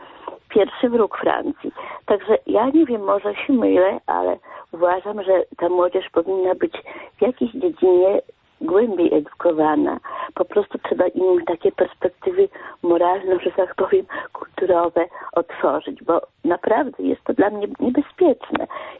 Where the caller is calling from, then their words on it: Dublin, Leinster, Ireland; z Dublina.